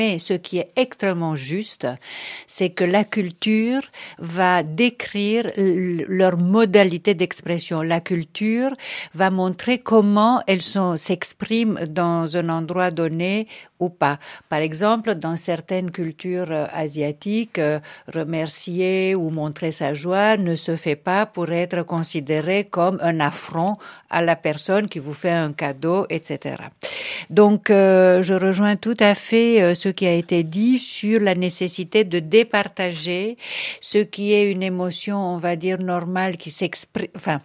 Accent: France; Je pense que chez nous en France, si quelqu'un se mettait à danser à la suite au cimetière

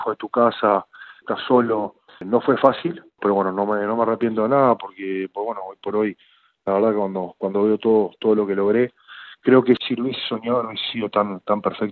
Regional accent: Uruguay; now in France; O sea, yo soy uruguayo, pero me considero como un francés más también.

